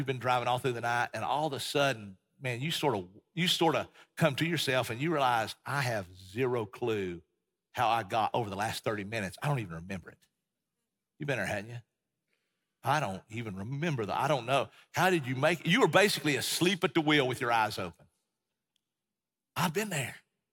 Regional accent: Tennessee, United States; also born or lived in Texas; we lived in Texas for when we went to seminary in Texas, and we grew up in East Tennessee, Appalachian Mountains.

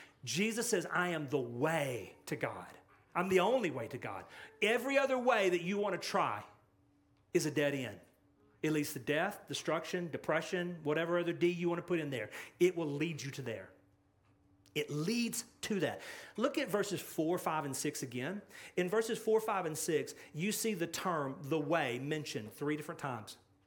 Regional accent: Dallas, Texas, United States; We're from the Dallas, Texas area, and there are a lot of ways for us to get to Dallas.

